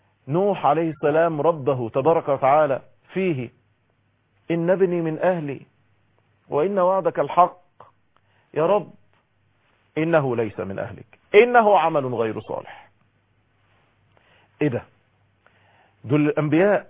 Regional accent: Egypt

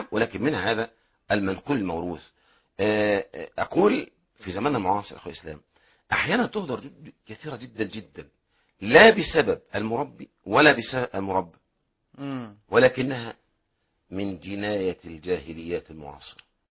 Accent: Egypt; عندنا في الريف المصري

